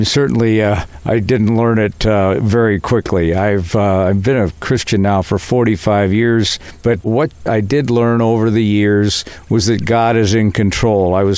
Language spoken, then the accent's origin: English; Ashland, Ohio, United States; The other thing is, I grew up around Ashland, Ohio, as a young boy, and I used to spend many evenings after school in the woods.